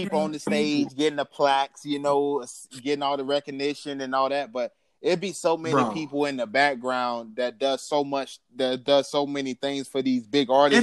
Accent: Florida, United States; I'm from Florida.

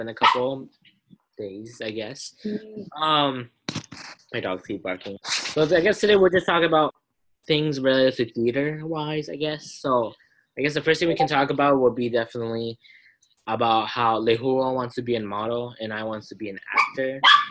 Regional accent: New York, United States; And I was born in New York.

